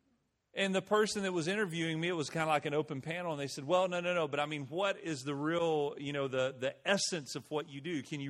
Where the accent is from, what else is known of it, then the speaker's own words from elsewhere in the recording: Alabama, United States; I grew up just over the mountain here. I grew up in just outside of Aniana, Alabama. And this is home for me.